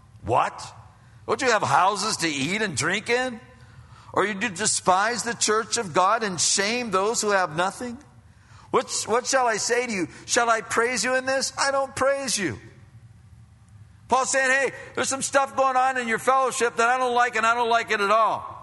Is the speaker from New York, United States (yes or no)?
no; Pennsylvania, United States; now in California, United States; I was real mixed up when I came from Pennsylvania out here, because we call lunch dinner, and then we call dinner supper.